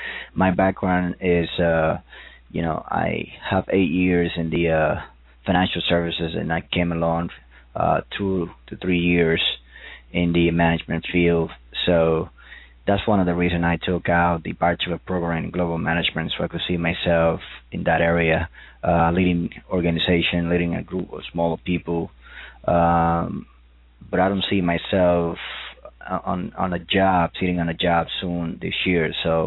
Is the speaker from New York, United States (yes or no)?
yes; New York, United States; now in Texas, United States; or because I'm from New York. I actually have 5 years here in Texas, so I see myself going back hometown New York